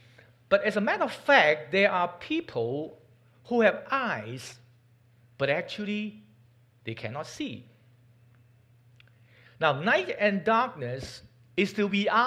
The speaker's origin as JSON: {"language": "English", "country": "Hong Kong", "second_language": "English", "moved": "yes", "lives_now": "United States", "said": "I'm came from Hong Kong, so my clock always show Hong Kong time and USA time. I don't know why. 25 years, I still kind of living sometimes remember Hong Kong."}